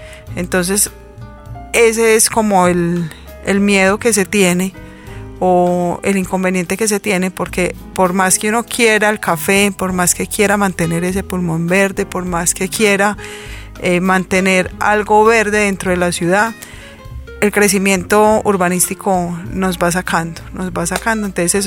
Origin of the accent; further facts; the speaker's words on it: Colombia; Nosotros, como buenos colombianos, productores de café, no tomamos café de especialidad.